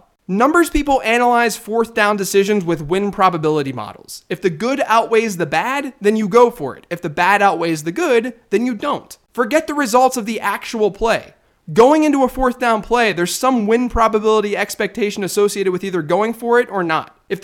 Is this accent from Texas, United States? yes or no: no; Pittsburgh, Pennsylvania, United States; I grew up in Pittsburgh. I graduated from Pitt. I'm a Yinzer.